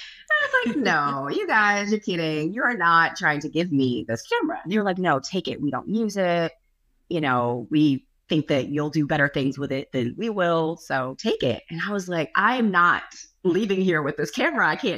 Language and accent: English; California, United States; moved away as an adult; now in Atlanta, United States; Well, I grew up in California, which is only relevant because now I live in Atlanta, and I came here for college.